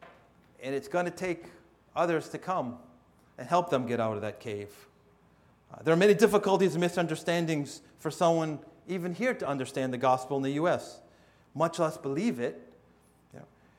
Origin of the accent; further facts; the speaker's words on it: Massachusetts, United States; Pastor mentioned, I grew up in Massachusetts. I'm a New Englander.